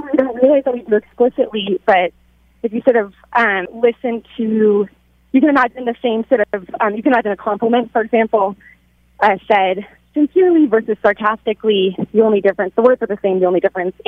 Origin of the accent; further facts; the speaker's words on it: Arizona, United States; so I'm from Arizona, we had access to the University of Arizona's library system.